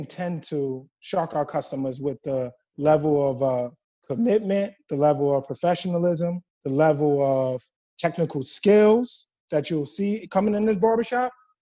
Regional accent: New York City, New York, United States; I'm from Jamaica, Queens, man. Born and raised here in New York.

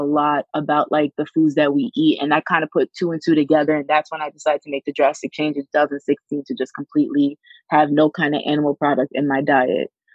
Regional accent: Valley Stream, New York, United States; I am from Valley Stream, New York. My mom is Haitian and my dad's Jamaican

